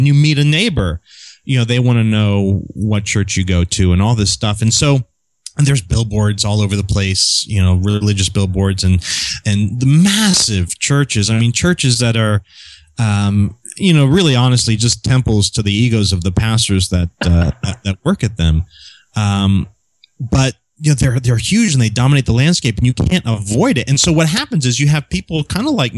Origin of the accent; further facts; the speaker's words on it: Cincinnati, Ohio, United States; now in Texas, United States; I'm originally from Ohio, and I'm from Cincinnati, which is a fairly conservative part of Ohio.